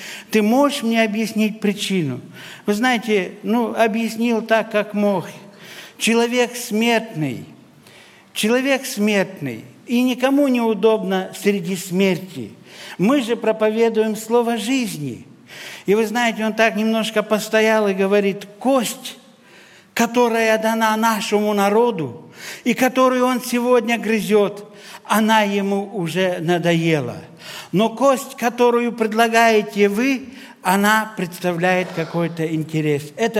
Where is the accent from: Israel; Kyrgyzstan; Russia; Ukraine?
Kyrgyzstan; я из Киргизии